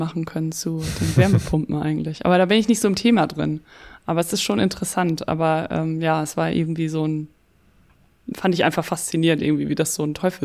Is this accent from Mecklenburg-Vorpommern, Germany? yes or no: no; Lower Saxony, Germany; du kannst ja sehr weit gucken in Ostfriesland, weil es gibt da keine Berge, gibt es halt immer Windräder.